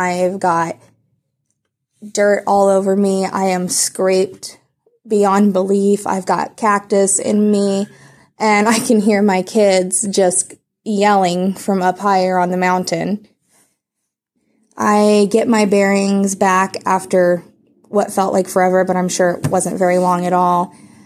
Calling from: Phoenix, Arizona, United States; I am from Phoenix, Arizona.

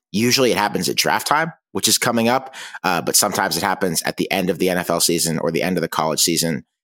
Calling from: Pittsburgh, Pennsylvania, United States; I'm actually recording from Pittsburgh right now, where there was basically no snow this year.

